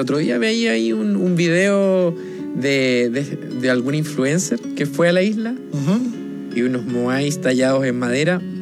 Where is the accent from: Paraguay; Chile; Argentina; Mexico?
Chile; Santiago, Santiago Metropolitan Region; Soy de región, soy de Santiago